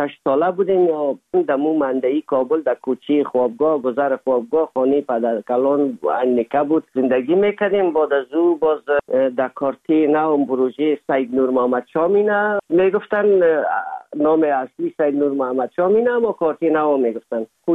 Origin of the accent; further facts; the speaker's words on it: Afghanistan; moved away as an adult; سال 1990 از افغانستان اولین سفر آمدم هندوستان